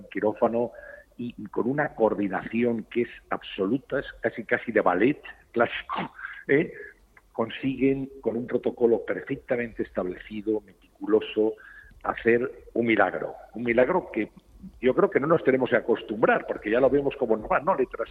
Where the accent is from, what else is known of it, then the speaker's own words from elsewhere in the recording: Spain; como ciudadanos españoles